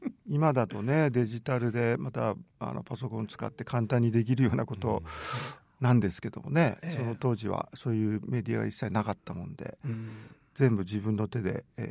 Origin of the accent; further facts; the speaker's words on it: Fukuoka, Japan; born there; あの福岡生まれですね。